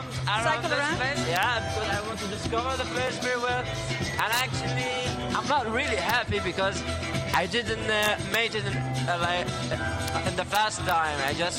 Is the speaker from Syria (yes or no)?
yes; Syria; English is a second language; Syria. I'm from Syria.